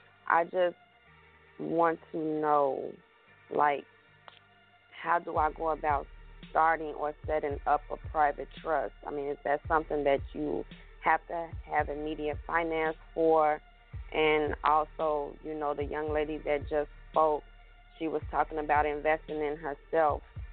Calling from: Chicago, Illinois, United States; from Chicago.

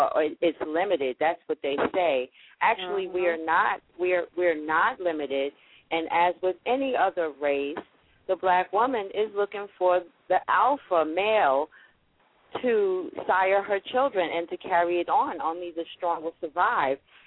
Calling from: Louisville, Kentucky, United States; I'm calling from, yes, I'm calling from Louisville, Kentucky.

